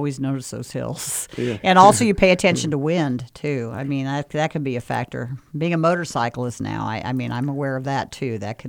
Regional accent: Atchison, Kansas, United States; one of my former program directors from my hometown, Atchison, his wife developed MS

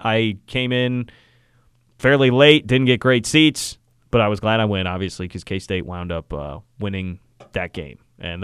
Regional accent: Kansas City, United States; growing up in Kansas City and having to deal with the professional basketball team of Kansas City

